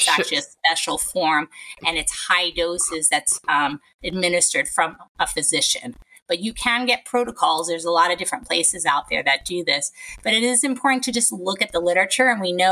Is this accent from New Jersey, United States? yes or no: no; New York, United States; I'm from New York and I know sometimes people can flip, you know, the handle